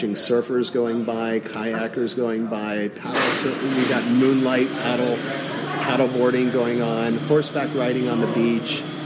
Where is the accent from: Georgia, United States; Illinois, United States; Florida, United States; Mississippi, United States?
Florida, United States; Miami; I was 20 years in, born and raised in Miami. I spent 20 years in Miami, and then I had the fortune of joining the military